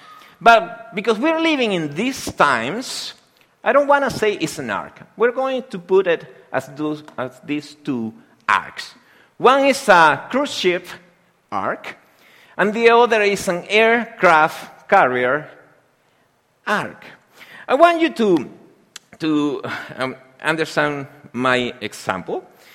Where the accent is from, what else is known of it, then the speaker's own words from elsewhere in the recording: Peru; English is a second language; But there are people here that I have the opportunity to talk with, that I say to them, I'm from Peru, and they say, where is Peru?